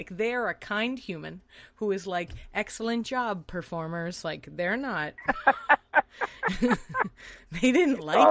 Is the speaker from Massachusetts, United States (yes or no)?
yes; Boston, Massachusetts, United States; I'm originally from Boston. I mean, I'm angry.